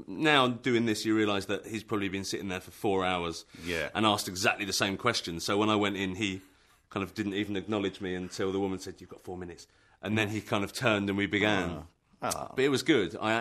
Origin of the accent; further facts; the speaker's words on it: East of England, United Kingdom; I'm from Essex and I'm also a fan of house music and we had house music pirate radio ships off the coast of Essex